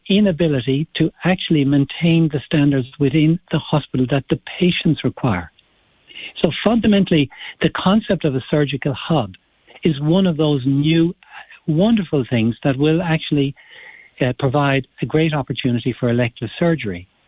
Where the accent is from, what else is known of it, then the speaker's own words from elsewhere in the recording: Galway, Connacht, Ireland; As an Irish person, I'm from Galway, and it's so sad for me to see this happening in our region.